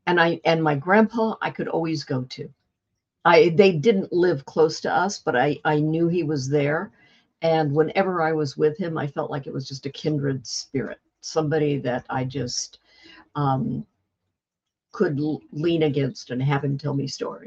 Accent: Covina, California, United States; I was raised in Covina, California, which I said in the 1960s was a clean white place to live.

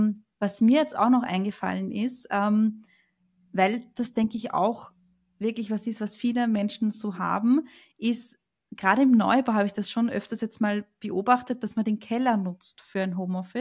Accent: Austria; wie man bei uns in Österreich sagt

